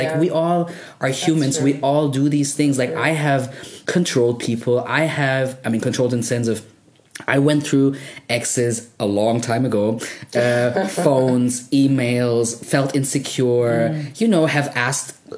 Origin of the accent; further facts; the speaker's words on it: Germany; English is a second language; Me growing up in Germany